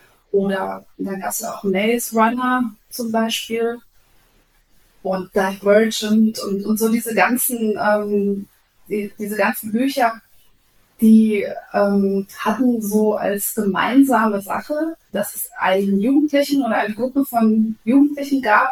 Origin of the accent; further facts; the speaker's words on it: Germany; Ich bin ja auch im Westen geboren und aufgewachsen.